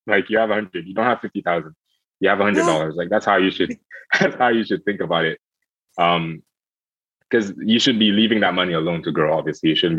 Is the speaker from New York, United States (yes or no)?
yes; The Bronx, New York, United States; born there; I was born in the Bronx, so I gotta show the Bronx some love.